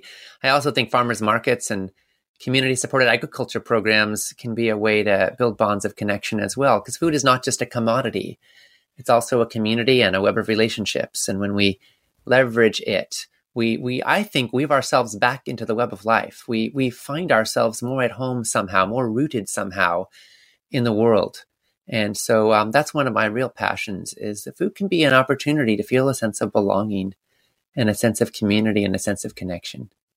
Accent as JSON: {"language": "English", "country": "Canada", "tie": "born or raised there", "said": "I was born in Canada and I lived up there"}